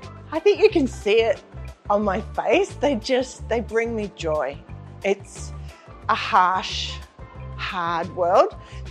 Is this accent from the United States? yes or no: no; Australia; I'm from Australia